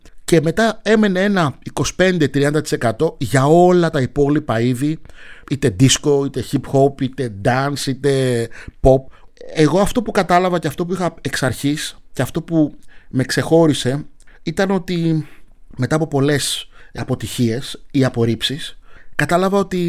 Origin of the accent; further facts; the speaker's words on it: Athens, Attica, Greece; ενός Αφρικανού με ελληνικές ρίζες. Είναι η μίξη αυτών των δύο, διότι μεγάλωσα στην Ελλάδα